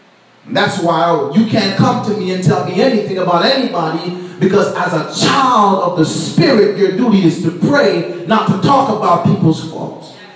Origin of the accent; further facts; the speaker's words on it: Jamaica; Thank God I grew up in Jamaica where we used to make monkey faces all the time.